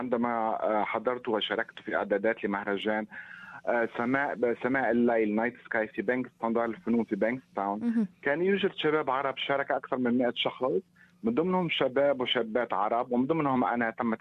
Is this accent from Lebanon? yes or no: yes; Lebanon; ولكني سأقرأ شيئا صريح عن طفولتي في لبنان وعن ذكريات الطفولة وعن والدتي.